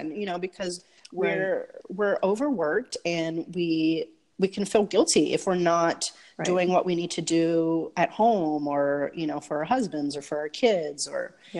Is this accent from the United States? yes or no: yes; Louisiana, United States; now in California, United States; I'm originally from Louisiana.